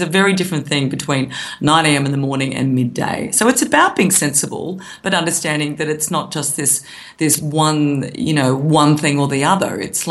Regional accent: Queensland, Australia; And I'm a old Queensland kid. I grew up in Queensland and we love the beach. We went to the Gold Coast on the holidays

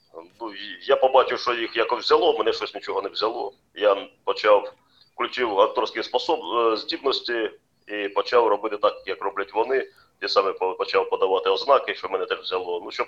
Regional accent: Pervomaisk, Luhansk Oblast, Ukraine; я зорієнтувався, бо я сам місцевий, сам з Первомайська.

